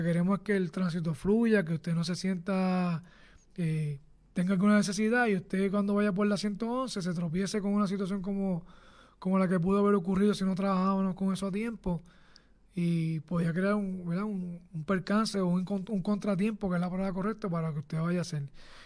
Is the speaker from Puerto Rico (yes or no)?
yes; Lares, Puerto Rico; específicamente yo les hablo de mi pueblo en Lares. Así que Lares es un pueblo que es bien visitado, o sea, bien concurrido, tiene una población flotante bien alta.